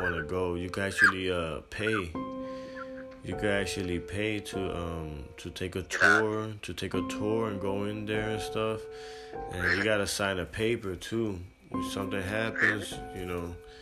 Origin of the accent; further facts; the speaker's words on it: Philadelphia, Pennsylvania, United States; I'm from Philly, and you've been to Philly plenty of times too.